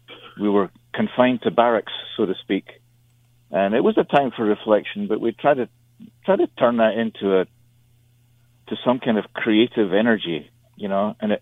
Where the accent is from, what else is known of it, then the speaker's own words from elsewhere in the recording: Scotland, United Kingdom; accent: Scottish; As you can tell from my accent, I am from Scotland.